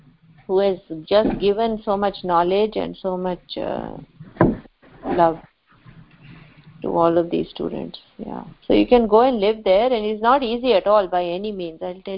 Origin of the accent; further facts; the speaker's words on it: Bilaspur, Chhattisgarh, India; English is a second language; And in her house in Bilaspur, which happens to be my hometown actually.